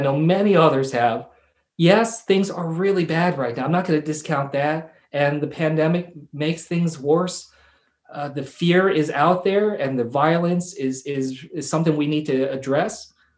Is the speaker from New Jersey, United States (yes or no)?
yes; New Jersey, United States; I kept telling him I'm a New Jersey boy.